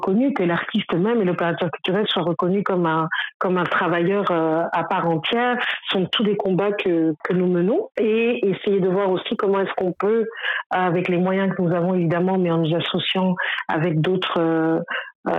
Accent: Belgium; je suis belge d'origine burundaise, je vis à Bruxelles en Belgique

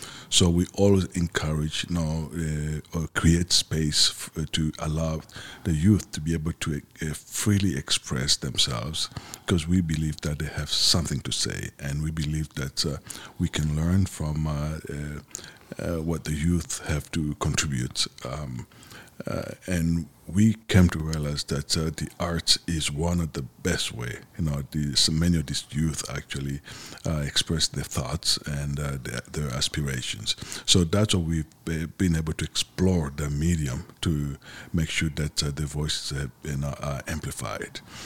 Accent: Halifax, Nova Scotia, Canada; now in Ottawa, Canada; I'm actually from Halifax. I moved to Ottawa from Halifax. So Halifax is my home in Canada.

